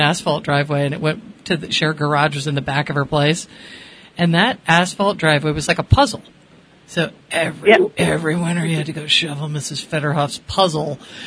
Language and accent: English; Connecticut, United States; it's funny because I grew up in Connecticut, and we did a lot of shoveling because... You know, we were the Irish Catholic kids, so we didn't have snowblowers.